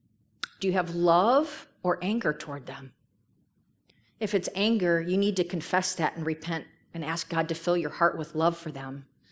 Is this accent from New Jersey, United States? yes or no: yes; New Jersey, United States; I'm from Jersey. I don't know you guys